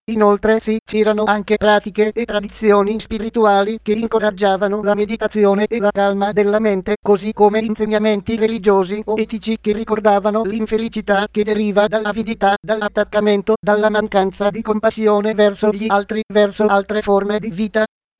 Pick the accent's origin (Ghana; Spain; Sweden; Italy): Sweden; Italian is a second language; moved away; E quando sono tornata nel mio paese, in Svezia, c'erano ragazzine di 6 anni che morivano di fame perché non si credevano magre abbastanza.